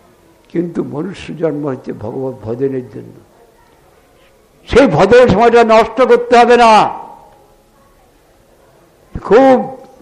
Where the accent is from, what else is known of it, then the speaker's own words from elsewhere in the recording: India; born there; এটা সাধারণ জায়গা নয়, ভারতবর্ষ, এটা ভারতবর্ষ, ভারতবর্ষতে যেটা রয়েছে সেটা অন্যত্র নাই। সেই জন্য আমাদের সৌভাগ্য যেখানে আমাদের জন্ম হয়েছে